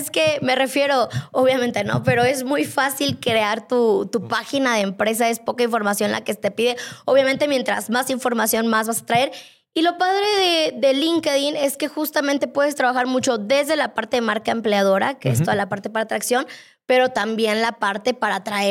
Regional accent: Puebla, Mexico; si tú eres de Puebla, que yo soy de Puebla

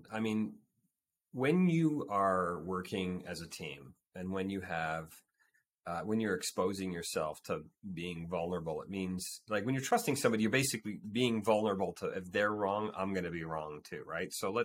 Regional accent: Canada; If I'm trusting somebody to pass me the puck, playing hockey as a Canadian, you know, you do that.

